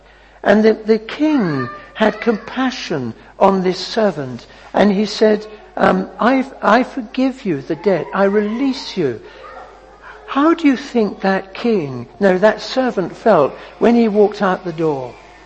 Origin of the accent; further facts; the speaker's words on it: South Africa; I was brought up in South Africa